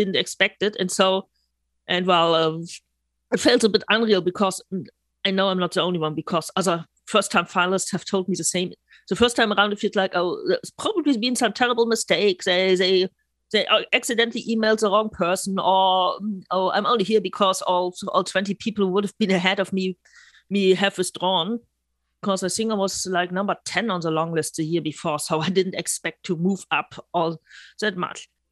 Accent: Bremen, Germany; I'm from Bremen in North Germany.

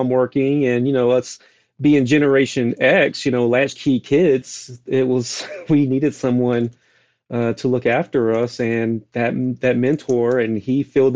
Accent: North Carolina, United States; Like I said, I was raised in North Carolina.

